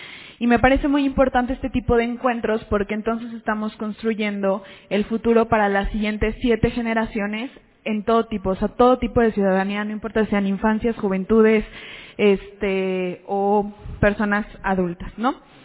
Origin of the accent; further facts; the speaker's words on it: Tlacomulco, Mexico; yo soy originaria de Tlacomulco y pues en ese entonces tenía como que entre 6, 10 años y se me hacía lejísimos la Ciudad de México